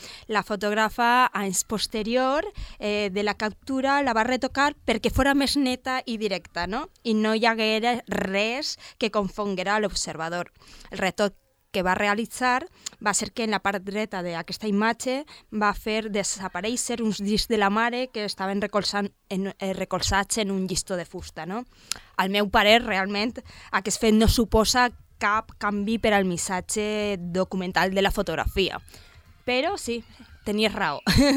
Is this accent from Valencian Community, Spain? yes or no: yes; Valencia, Valencian Community, Spain; He estat uns dies per la meva terreta, per València.